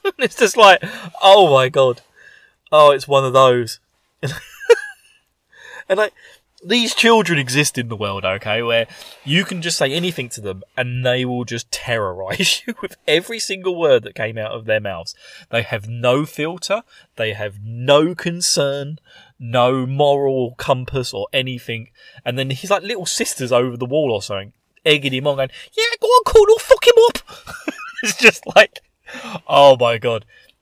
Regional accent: East of England, United Kingdom; accent: Essex; I've got an Essex accent. I'm from Essex.

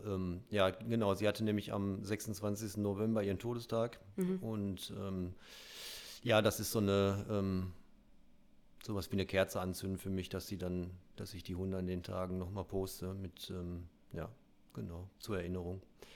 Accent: North Rhine-Westphalia, Germany; also ich komme ja ursprünglich aus NRW, habe da zu dem Zeitpunkt auch gelebt

